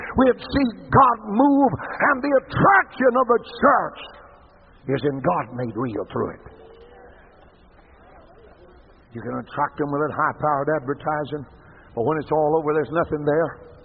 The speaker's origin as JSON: {"language": "English", "town": "Beaumont", "region": "Texas", "country": "United States", "said": "I come from Beaumont, Texas, 118,000 people, probably 150 churches, so-called."}